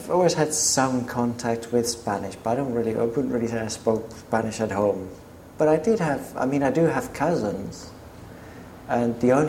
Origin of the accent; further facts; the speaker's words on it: Ashford, South East England, United Kingdom; also born or lived in Folkestone; I grew up in Ashford, then we moved to Folkestone.